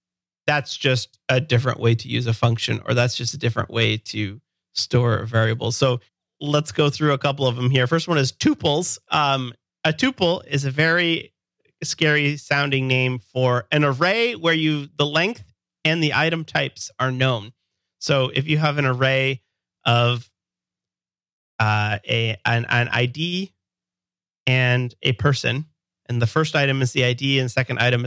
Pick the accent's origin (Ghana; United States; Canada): Canada; I'm a developer from Canada.